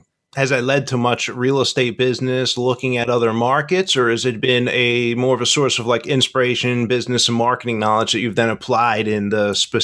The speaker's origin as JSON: {"language": "English", "town": "Philadelphia", "region": "Pennsylvania", "country": "United States", "tie": "born or raised there", "moved": "as an adult", "lives_now": "Chicago, United States", "said": "So, I mean, I grew up in Philadelphia. I moved to Chicago like 5 years ago to be near my daughter."}